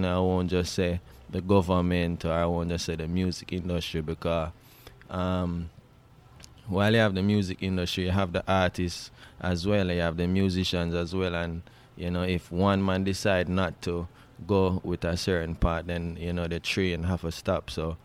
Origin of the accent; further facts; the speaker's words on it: Jamaica; But from my perspective as a Jamaican selector now, as me say, it's all about the message